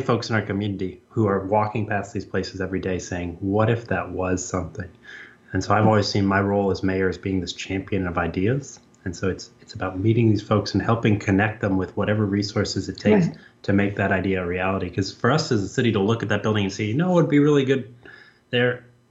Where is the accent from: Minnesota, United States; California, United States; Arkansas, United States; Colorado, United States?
Minnesota, United States; Minneapolis; Where I grew up in Minneapolis, Minnesota, we all knew our neighborhoods.